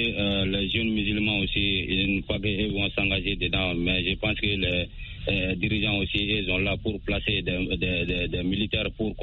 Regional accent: Sounikini, Koulikoro, Mali; Voilà, Sounikini.

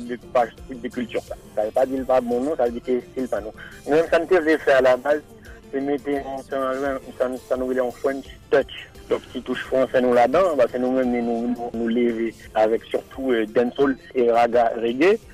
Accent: Haiti; comme par nous mettons dans le conservatoire, en tant qu'haïtien, nous tout piqué dans la fête qu'on parle

